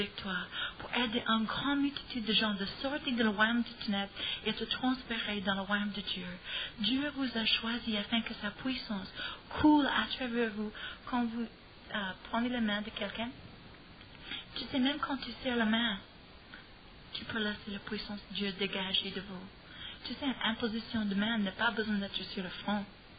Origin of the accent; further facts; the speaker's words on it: United States; French is a second language; Pour moi, en tant qu'Américaine, c'est un miracle et c'est goûteuse.